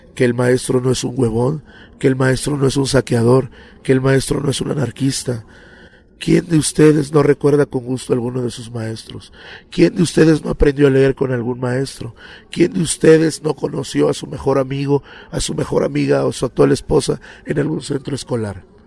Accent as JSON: {"language": "Spanish", "town": "Cuichapa", "region": "Veracruz", "country": "Mexico", "said": "Veracruzano. … Vengo desde la ciudad de Cuichapa y Las Chuapas. Son los dos municipios que están hasta abajo, cerca del estado de Tabasco, del estado de Veracruz."}